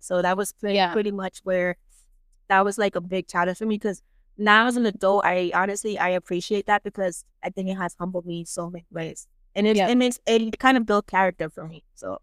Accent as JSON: {"language": "English", "region": "New Jersey", "country": "United States", "tie": "born or raised there", "said": "I was born in New Jersey, the state of New Jersey, born and raised."}